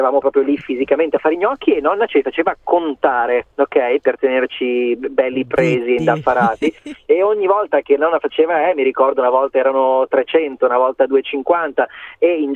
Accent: Milan, Lombardy, Italy; io sono di Milano come tu sai, i miei amici di Milano quando in gioventù venivano a casa nostra a mangiare

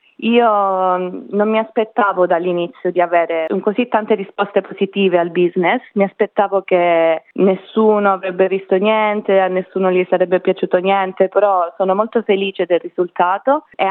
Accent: Calabria, Italy; also born or lived in Australia; Sì, sono cresciuta in Calabria. Mio padre è calabrese, però mia mamma è romana con origini sarde.

